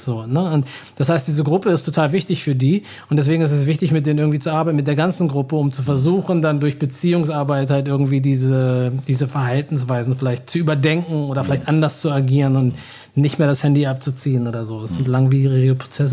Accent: Hanover, Lower Saxony, Germany; now in United States; wie man hören kann, spreche ich fließendes Deutsch. Ich habe den größten Teil meiner Kindheit in Hannover verbracht und bin dann zu meiner Familie nach Amerika gezogen, die zwar alle Somali sind, aber alle in den 60ern geflüchtet.

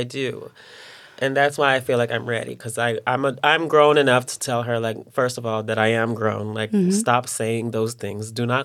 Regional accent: Texas, United States; I'm from East Texas.

